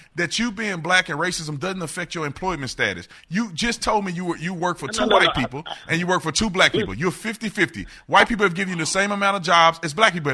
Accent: Fort Worth, Texas, United States; I grew up in Texas. I grew up in Texas, right down the street from you. I grew up in Fort Worth.

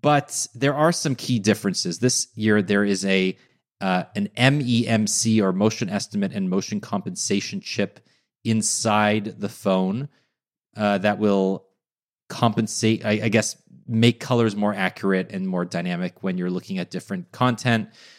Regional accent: Canada; I feel like as a Canadian, I can be more indignant about these bad decisions.

